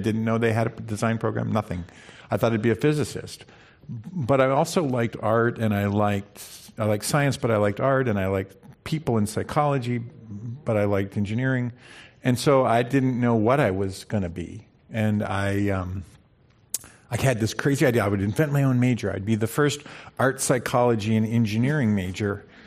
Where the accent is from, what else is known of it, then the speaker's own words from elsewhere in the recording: Burlington, Massachusetts, United States; I grew up in the Boston area. I grew up outside of Boston in Burlington, Massachusetts.